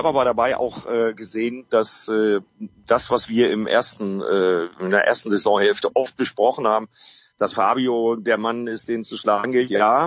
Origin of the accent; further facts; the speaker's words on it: North Rhine-Westphalia, Germany; born there; now in Bremen, Germany; ich bin ja gebürtiger Sauerländer